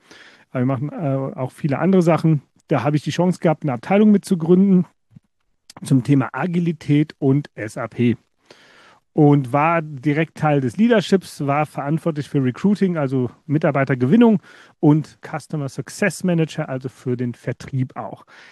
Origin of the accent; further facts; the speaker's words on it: Wittlich, Rhineland-Palatinate, Germany; born there; ich bin Eifler in Wittlich geboren